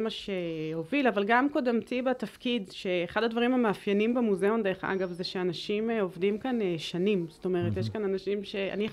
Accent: Jerusalem, Jerusalem District, Israel; אני ירושלמית, נולדתי פה וגדלתי פה

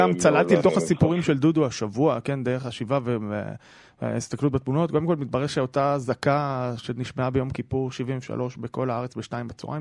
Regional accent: Jerusalem, Jerusalem District, Israel; גדלתי ברוב היהודי בירושלים.

